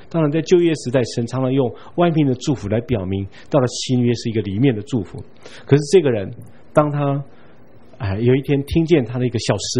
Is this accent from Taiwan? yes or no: yes; Taiwan; 可能认出我们是台湾来的。